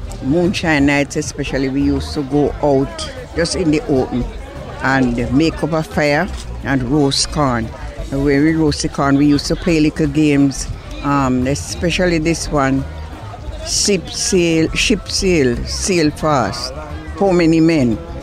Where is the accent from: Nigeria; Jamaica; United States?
Jamaica; Saint Ann; I'm from St. Anne.